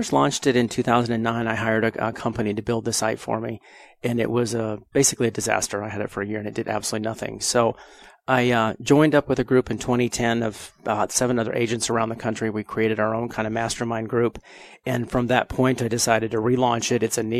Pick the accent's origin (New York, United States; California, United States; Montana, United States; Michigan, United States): Montana, United States; also born or lived in Houston; Well, a lot of people don't know that I'm actually from Montana.